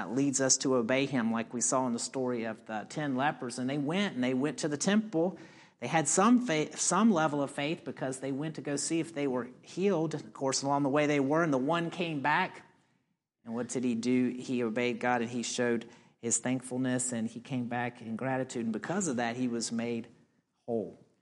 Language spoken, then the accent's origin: English; United States; born there; that I was born in the United States, and the list goes on and on and on.